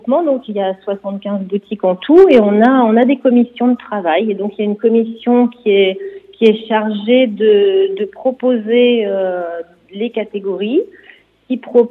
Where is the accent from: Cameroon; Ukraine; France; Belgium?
France; Brittany; il y a vraiment chez nous en Bretagne beaucoup de boutiques